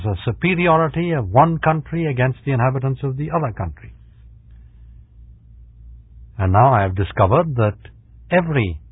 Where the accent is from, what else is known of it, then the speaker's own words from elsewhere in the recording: India; moved away as an adult; I came from India to go to college in England